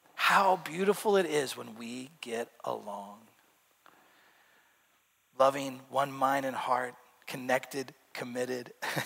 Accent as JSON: {"language": "English", "region": "Oregon", "country": "United States", "tie": "born or raised there", "said": "I grew up in Central Oregon, and I mean, we're up here in the Northwest, we're good."}